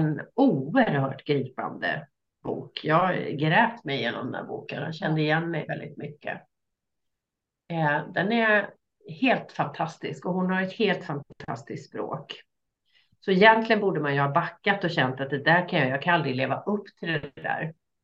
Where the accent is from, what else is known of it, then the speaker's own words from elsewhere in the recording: Stockholm, Stockholm County, Sweden; jag var nyskild och hade flyttat hem hit till Stockholm igen, där jag är född och uppvuxen. och alltid vill bo egentligen